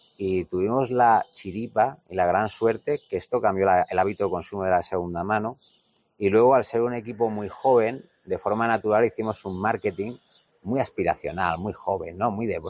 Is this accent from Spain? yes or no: yes; L'Hospitalet de Llobregat, Catalonia, Spain; Yo soy de Hospitalet, del Extraradio de Barcelona y de ahí de Badalona